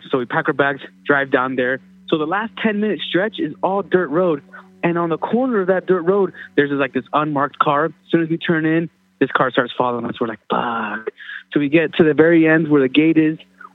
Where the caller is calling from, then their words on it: Salt Lake City, Utah, United States; from Salt Lake City.